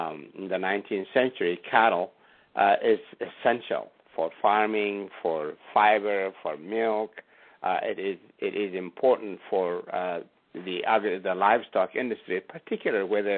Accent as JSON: {"language": "English", "country": "Ethiopia", "tie": "born or raised there", "said": "while I was growing up in Ethiopia, we had a special commemoration of this particular event."}